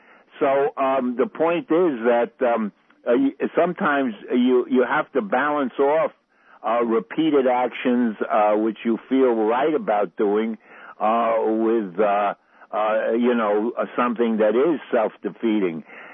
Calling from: Harlem, New York, United States; from Harlem.

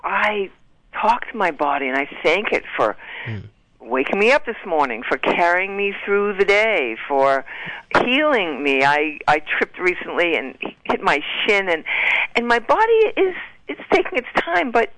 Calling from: Park Ridge, New Jersey, United States; from Park Ridge, New Jersey.

